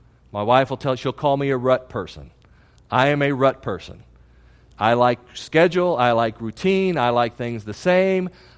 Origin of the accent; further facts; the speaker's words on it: Chicago, Illinois, United States; From a boy growing up in Chicago, the St. Petersburg winter was wonderful.